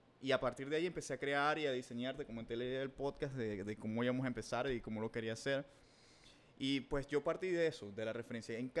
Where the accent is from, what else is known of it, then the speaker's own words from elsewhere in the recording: Maracaibo, Zulia, Venezuela; vos y yo somos maracuchos, pero somos muy diferentes